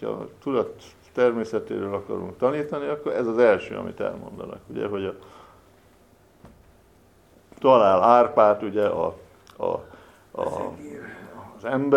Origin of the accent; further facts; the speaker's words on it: Hungary; most mi magyarok vagyunk, ugye hunok vagyunk, meg szkíták vagyunk